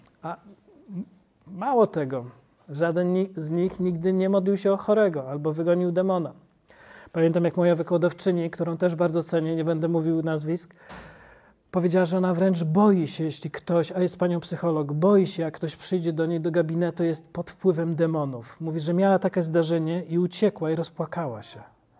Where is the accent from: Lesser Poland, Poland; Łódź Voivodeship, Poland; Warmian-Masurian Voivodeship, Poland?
Warmian-Masurian Voivodeship, Poland; Giżycko; jest w takiej miejscowości jak my, z Giżycka